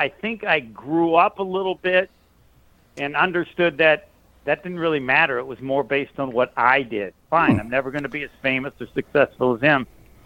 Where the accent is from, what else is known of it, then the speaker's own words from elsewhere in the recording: Southland, Indiana, United States; and I told them I was from Southland, Indiana.